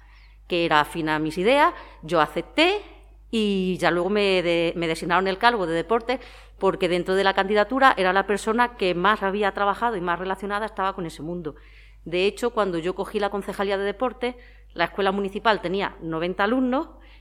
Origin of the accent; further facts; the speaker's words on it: Madrid, Community of Madrid, Spain; born there; nací en Madrid. Mis padres emigraron, mi padre es de aquí de Joder, emigró muy joven y se casó con mi madre. Entonces yo nací en Madrid en el año 1977. Te voy a cumplir 45 años.